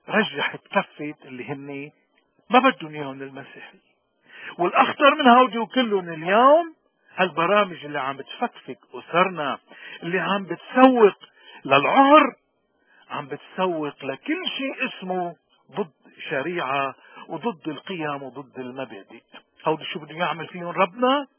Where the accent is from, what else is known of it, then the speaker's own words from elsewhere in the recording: Lebanon; نحن كلبنانيين